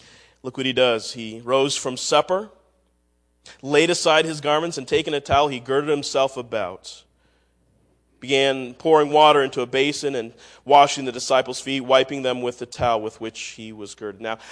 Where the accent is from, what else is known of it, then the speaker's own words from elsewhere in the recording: India; which, by the way, I'm Indian. I never sit like that.